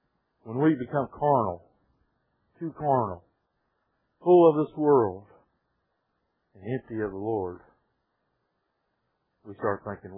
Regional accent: United States; I'm a man. Wrongful pride is what I'm talking about. I'm an American. I'm a Baptist. And I'm a Sovereign Grace Baptist.

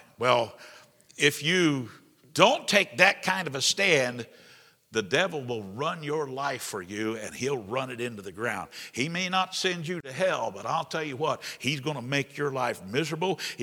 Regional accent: New Trenton, Indiana, United States; I grew up in New Trenton, you know.

